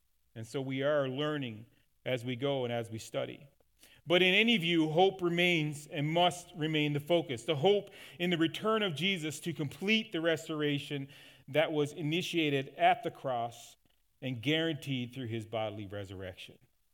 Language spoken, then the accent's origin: English; Newfoundland and Labrador, Canada; Newfoundlanders, right? We're one of the Gentiles, and I'm thankful for it. And if you're wondering where my accent came from, there you go.